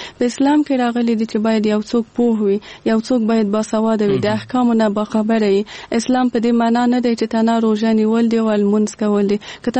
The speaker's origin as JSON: {"language": "Pashto", "region": "Kabul", "country": "Afghanistan", "tie": "born there", "said": "زه په کابل کې زیږیدلې یم"}